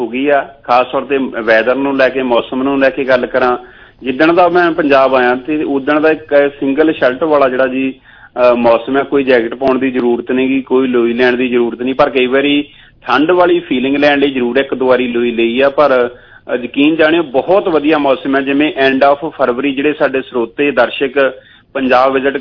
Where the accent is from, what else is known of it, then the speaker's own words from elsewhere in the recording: Kohala, Punjab, India; ਮੇਰਾ ਪਿੰਡ ਕੋਹਾਲਾ ਤੇ ਬਿਲਕੁਲ ਅਠੌਲਾ ਅਠੌਲੇ ਦੇ ਨਾਲ ਦੇਸਰਪੁਰ ਆ ਜੀ